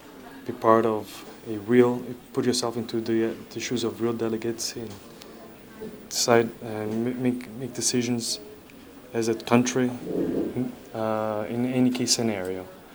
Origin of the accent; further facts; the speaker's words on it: Brazil; I'm from Brazil.